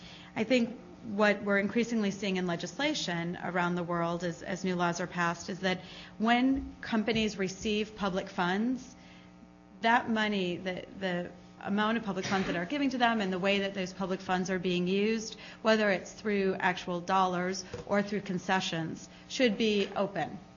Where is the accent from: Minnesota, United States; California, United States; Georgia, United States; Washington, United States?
Georgia, United States; Atlanta; and let me say, I'm from Atlanta. Coca-Cola funded our conference.